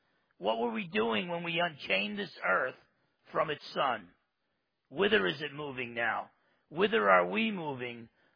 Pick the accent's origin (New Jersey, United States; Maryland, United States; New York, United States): New Jersey, United States; I'm from New Jersey, so originally, so the glass is always half empty, and it is leaking.